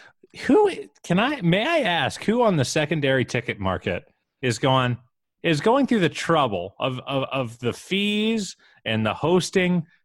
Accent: Midwest, United States; I think growing up in the Midwest where like everyone like pretends to be nice, but actually isn't

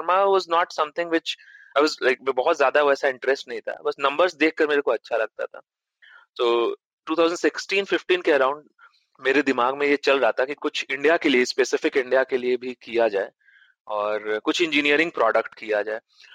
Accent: Patna, Bihar, India; born there; मेरा जन्म पटना में हुआ था और उसके बाद पढ़ाई मेरी बीएचयू में हुई थी, बनारस हिंदू यूनिवर्सिटी में।

